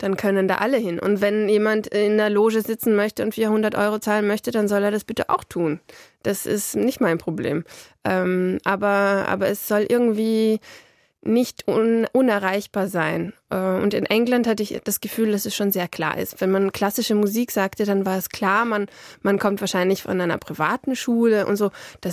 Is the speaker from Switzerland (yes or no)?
no; Vienna, Austria; Ich bin aus Wien.